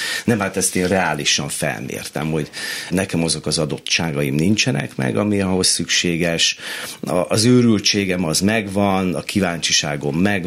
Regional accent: Szeged, Csongrád-Csanád, Hungary; Én Szegeden nőttem fel, ez nagyon rég volt

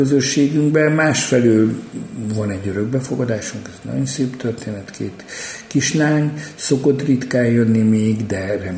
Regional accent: Salgótarján, Nógrád, Hungary; ahol én felnőttem, Salgótarjánban nem volt rabbi, de még kántor sem

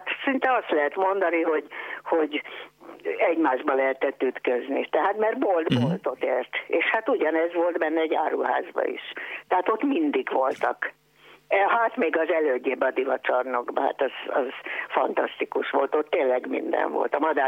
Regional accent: Budapest, Hungary; born there; Én abban az utcában születtem, az Alsóerdősor utcában. Na most az elődjére, a divacsarnokra is tisztán emlékszem gyerekkoromból

